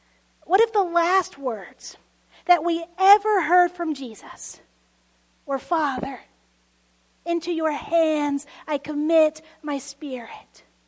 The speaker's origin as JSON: {"language": "English", "town": "Dallas", "region": "Texas", "country": "United States", "tie": "born or raised there", "said": "Growing up in Dallas in the 1990s, couldn't help but be raised a Cowboys fan."}